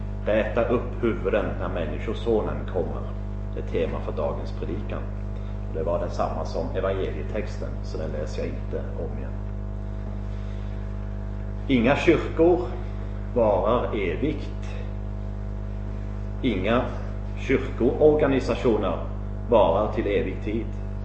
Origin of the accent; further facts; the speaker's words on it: Rogaland, Norway; Swedish is a second language; now in Sweden; Domkyrkan i Stavanger, i närheten av där jag kommer ifrån